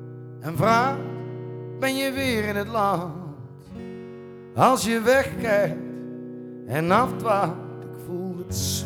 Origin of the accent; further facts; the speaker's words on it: Knegsel, North Brabant, Netherlands; now in Amsterdam, Netherlands; Zij woonde in Knechtsel, dorp waar ik opgegroeid ben. Ik hier in Amsterdam.